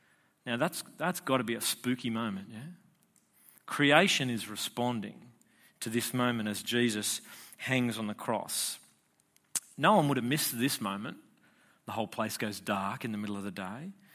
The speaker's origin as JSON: {"language": "English", "region": "New South Wales", "country": "Australia", "tie": "born or raised there", "said": "There was a monument erected, you know, in my hometown back in the Shire."}